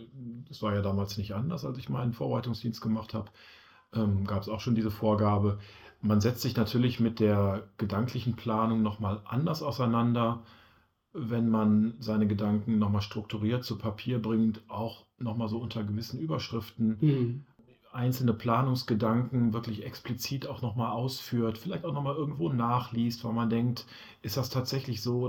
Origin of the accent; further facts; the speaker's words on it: Duisburg, North Rhine-Westphalia, Germany; born there; now in Essen, Germany; ich bin ja gebürtiger Duisburger und bin jetzt in Essen schon seit vielen, vielen Jahren.